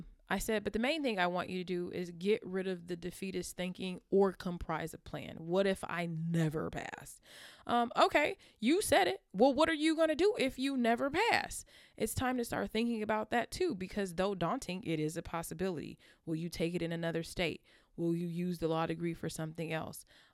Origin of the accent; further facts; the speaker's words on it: California, United States; I'm from California, so Mayor Antonio Villaraigosa, he failed the California bar exam 4 times before finally calling it quits.